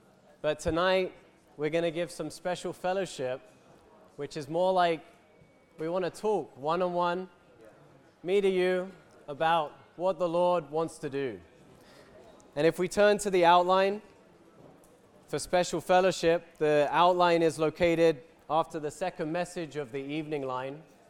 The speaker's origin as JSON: {"language": "English", "region": "London", "country": "United Kingdom", "tie": "born or raised there", "moved": "as an adult", "lives_now": "Israel", "said": "And then at the age of 18, I moved to Israel with my parents. I served in the army in Israel."}